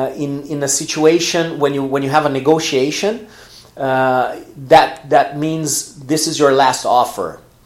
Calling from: Porto Alegre, Rio Grande do Sul, Brazil; English is a second language

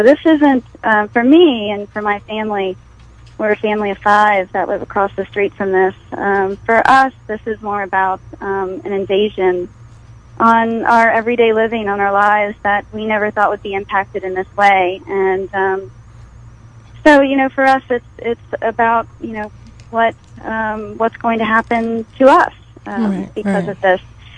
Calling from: Cove Point, Maryland, United States; I'm calling from Cove Point, Maryland.

